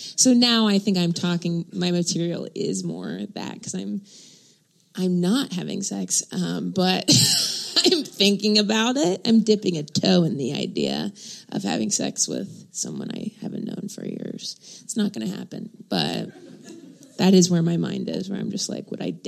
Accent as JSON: {"language": "English", "town": "Dayton", "region": "Ohio", "country": "United States", "tie": "born or raised there", "said": "I just did the Dayton Funny Bone in February, which is my hometown in Ohio."}